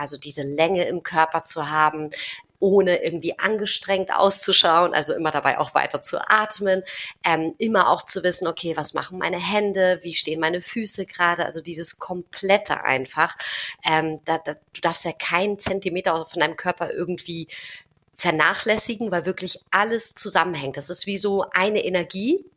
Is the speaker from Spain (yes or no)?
yes; Spain; als Spanierin mit Flamenco